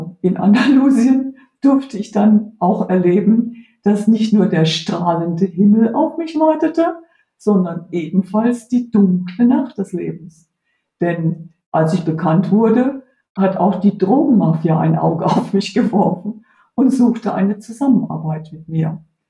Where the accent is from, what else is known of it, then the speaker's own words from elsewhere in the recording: Heidelberg, Baden-Württemberg, Germany; weil Heidelberg ist ja meine Heimatstadt und da wollte ich einfach mal wieder ankommen.